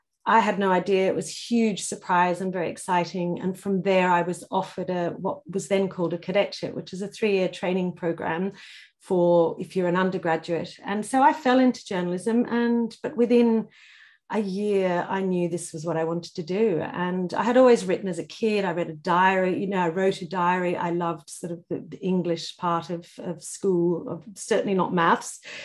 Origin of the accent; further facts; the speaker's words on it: Australia; also born or lived in Italy; now in London, United Kingdom; I was born in Italy. I grew up in Australia, and I now live in London in the United Kingdom.